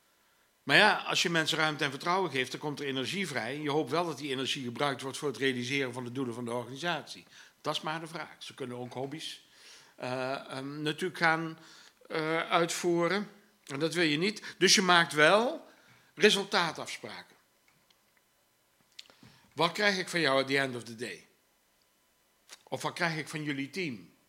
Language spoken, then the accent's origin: Dutch; Eindhoven, North Brabant, Netherlands; ik kom uit Brabant, Eindhoven.